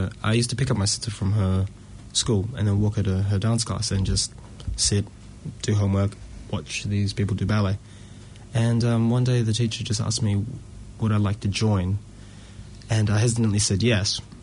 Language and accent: English; Sydney, New South Wales, Australia; So I grew up in Sydney.